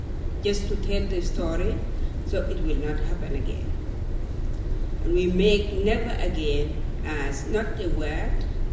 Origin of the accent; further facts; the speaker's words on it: South Sudan; Because I'm from Sudan, from South Sudan.